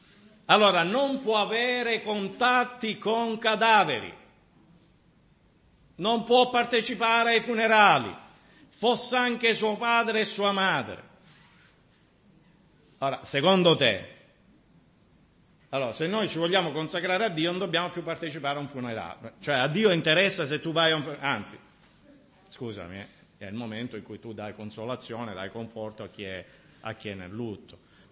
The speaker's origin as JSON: {"language": "Italian", "region": "Sicily", "country": "Italy", "said": "Io mi permetto di parlare dei siciliani perché sono siciliano, ok?"}